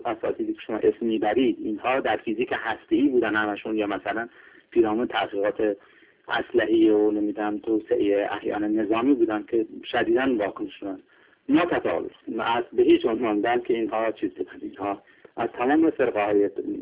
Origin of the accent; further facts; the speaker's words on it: Iran; من آرزو میکنم غالبا هم به عنوان یک ایرانی هم به عنوان یک روانپزشک که کشور ما شاهد همچین سناریوهایی نشه